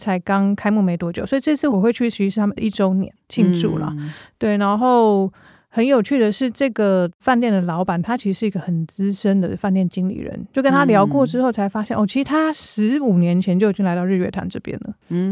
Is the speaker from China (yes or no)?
no; Taiwan; 因为说就我觉得可能我们在台湾出生长大，在这边生活